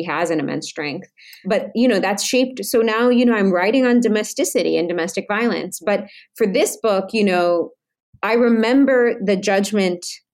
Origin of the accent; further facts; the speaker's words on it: Fargo, North Dakota, United States; I grew up in Fargo, North Dakota